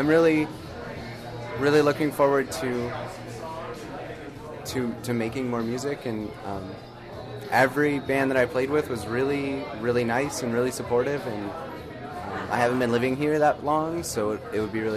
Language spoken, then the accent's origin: English; Reno, Nevada, United States; From Reno, Nevada. I just moved here in August.